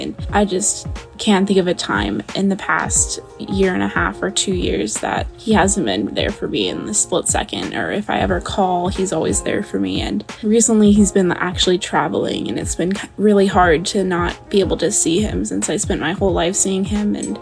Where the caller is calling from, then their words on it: Florida, United States; I'm calling from Florida.